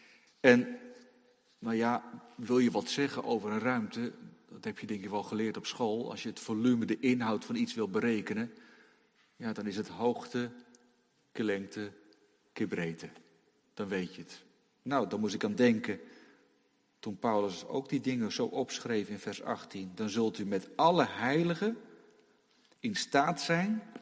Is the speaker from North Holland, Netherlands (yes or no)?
yes; Hoorn, North Holland, Netherlands; moved away as an adult; ik kom zelf uit Horen, West-Friesland, kop van Noord-Holland. Woon ik al 25 jaar niet meer, sinds ons trouwen.